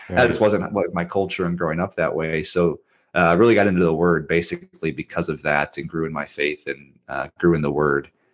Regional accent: Minnesota, United States; And I was thinking, you know, I'm from Minnesota, like maybe it's Chicago, or, you know, maybe it's one of these regional cities.

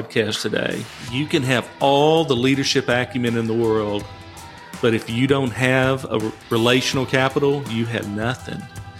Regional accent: China Spring, Texas, United States; Well, I was born in Waco, Texas, 65, so I'll tell my age here. I'm a young man, in my mind's eye anyway. And I grew up in a little town called China Spring.

